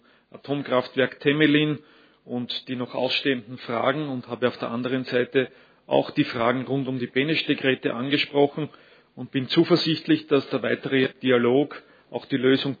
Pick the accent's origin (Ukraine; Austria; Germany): Austria; dass wir uns als Österreicher gerne auch in den Dienst der Präsidentschaft stellen